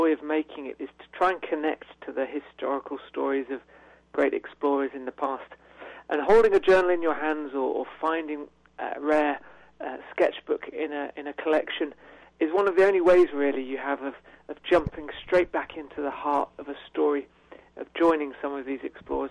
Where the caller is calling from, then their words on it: England, United Kingdom; I'm calling from England, so I'm sending you a message many thousands of miles away.